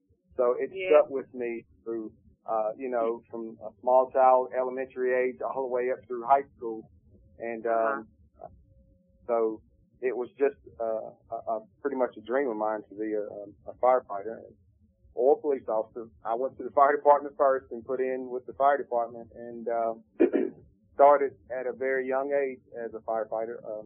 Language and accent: English; Concord, North Carolina, United States; Of course, I'm from Concord, North Carolina. Born and raised right here in the city of Concord, North Carolina.